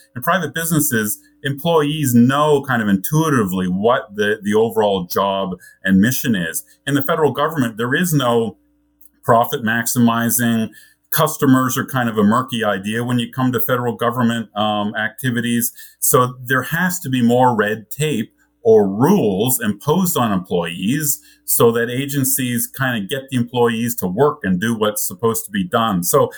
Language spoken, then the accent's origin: English; Canada; now in United States; I grew up in Canada with which has a British parliamentary system.